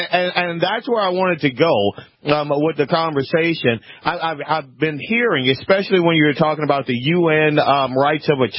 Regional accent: the South, United States; because I am not that old, and I was raised in the South, and I have cut my own switch many, many a time.

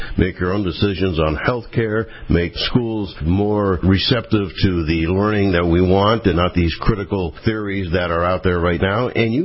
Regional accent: Erie, Pennsylvania, United States; my hometown of Erie, Pennsylvania is online on radio station WZTE.

